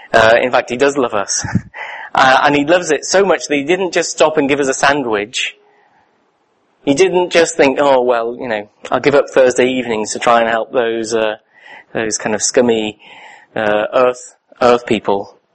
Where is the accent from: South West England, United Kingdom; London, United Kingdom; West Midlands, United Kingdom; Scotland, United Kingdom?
London, United Kingdom; I'm from London